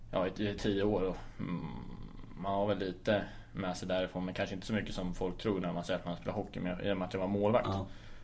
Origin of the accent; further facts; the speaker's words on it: Nora, Örebro County, Sweden; Jag är född här i Örebro på USA. Har bott i Nora fram tills jag var... Jag tror jag var flyttade hemifrån när jag var 20. Flyttade till Örebro då